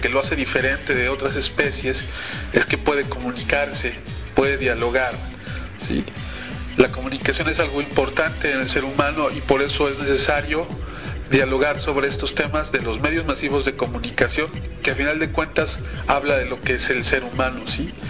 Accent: Mexico; Ahorita si yo como mexicano dijera

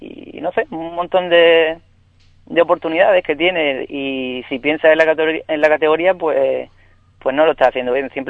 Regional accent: Ubrique, Andalusia, Spain; moved away; also born or lived in Seville, Spain / France / United States; yo desde que salí de Ubrique he jugado año tras año, sea en Sevilla, en Francia, en Estados Unidos

